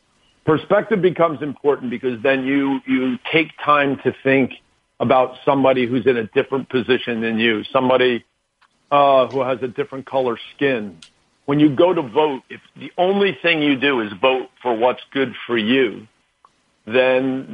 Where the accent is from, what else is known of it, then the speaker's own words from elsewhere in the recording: New Jersey, United States; I'm from New Jersey, and there's been peaceful protests in Newark, New Jersey, and Camden, New Jersey.